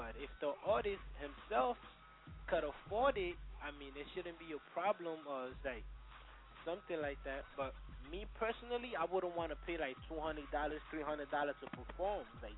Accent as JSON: {"language": "English", "country": "Togo", "said": "I'm African. I'm from Togo, West Africa."}